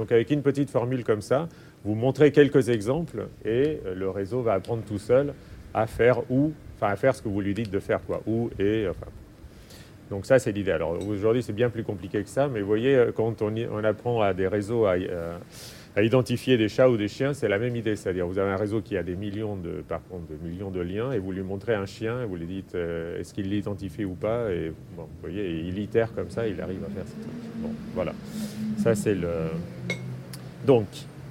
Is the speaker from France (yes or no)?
no; Argentina; bon, je viens d'Argentine et j'étais assez sensible.